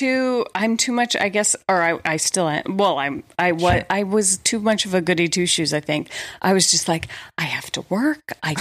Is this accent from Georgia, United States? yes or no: yes; Atlanta, Georgia, United States; I don't know if it's cause I grew up in Atlanta, Georgia or whatever